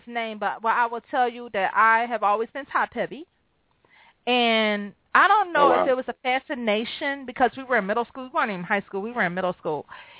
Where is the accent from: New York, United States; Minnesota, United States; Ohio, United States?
Ohio, United States; Cleveland; now in Detroit, United States; because I didn't grow up here, y'all. I didn't grow up in the D. I grew up in Cleveland